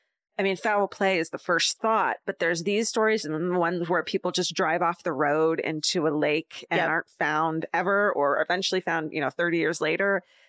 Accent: Omaha, Nebraska, United States; I'm from Omaha, Nebraska, which is just right across the river and about a 20-minute drive from Council Bluffs, Iowa.

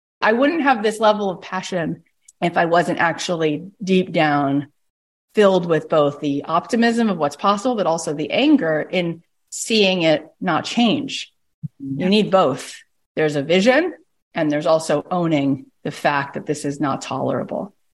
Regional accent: Canada; I'm also Canadian.

